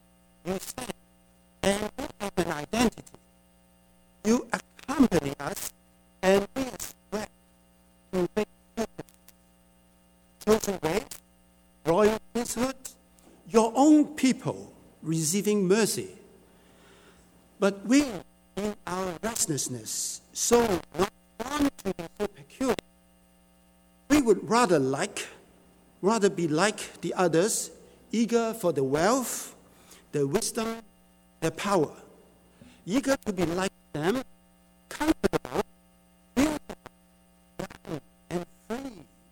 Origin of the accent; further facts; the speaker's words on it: Hong Kong; English is a second language; I'm coming from Hong Kong. I've been here for a week.